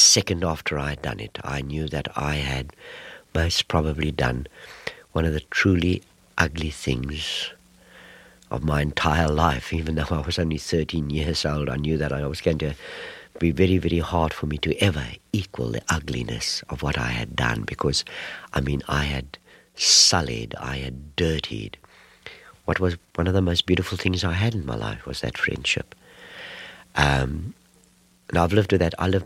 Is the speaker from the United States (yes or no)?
no; Port Elizabeth, Eastern Cape, South Africa; my hometown of Port Elizabeth